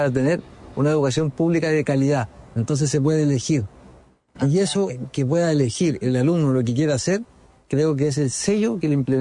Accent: Talca, Maule, Chile; recorro la casa donde yo me crié de chico y vuelvo al barrio y al sector donde yo me crié, en Talca.

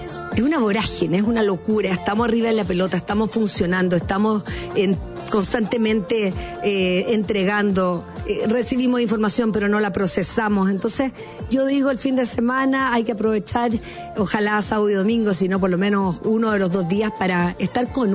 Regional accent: Chile; uno como chileno no tenemos tantas figuras internacionales tan reconocidas, tan respetadas

